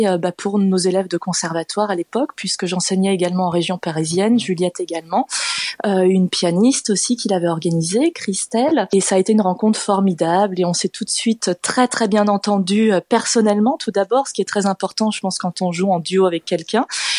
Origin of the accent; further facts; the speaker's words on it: Mont-Soleil, Bern, Switzerland; C'est un grand plaisir de revenir jouer dans ma région natale ce dimanche à Mont-Soleil-Mines.